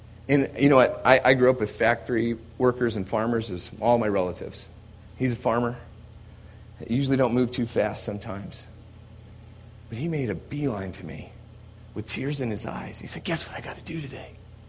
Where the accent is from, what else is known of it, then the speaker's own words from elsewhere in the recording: United States; accent: American; now in Australia; I'm the only one that's actually in the office with an American accent. I'm an Australian now